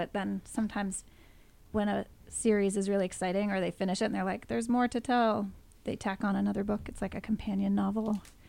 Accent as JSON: {"language": "English", "town": "Hudson", "region": "New York", "country": "United States", "said": "I'm from Hudson, and I am an adult, and I am the director of the Hudson Area Library."}